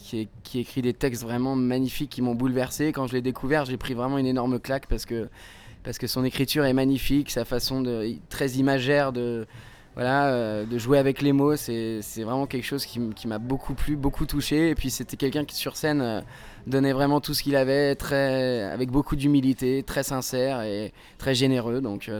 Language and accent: French; Nouvelle-Aquitaine, France; now in Paris, France; Et comme je suis originaire de la Creuse, c'est le fin fond de la campagne en France.